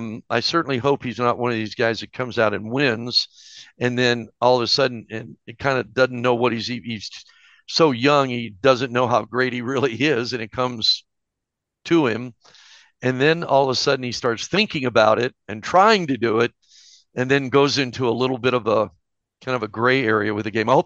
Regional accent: Detroit, Michigan, United States; And so we're going to head to the Rocket Classic in my hometown of Detroit, Michigan, Bob.

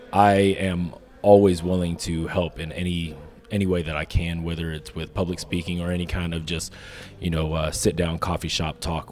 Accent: Bossier City, Louisiana, United States; So I'm originally from Bossier City, Louisiana. Most people, I just tell, it's from Shreveport because that's where everybody knows it's at.

